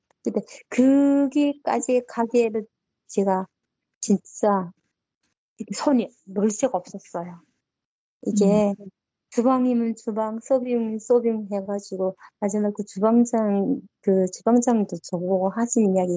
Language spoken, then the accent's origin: Korean; North Korea; accent: North Korean dialect; now in South Korea; 제가 북한 사투리가 나왔나 봐요.